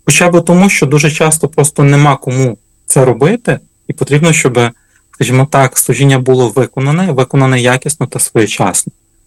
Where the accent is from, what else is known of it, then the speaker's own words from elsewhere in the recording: Chortkiv, Ternopil Oblast, Ukraine; вдячний братам і сестрам з мого рідного Чорткова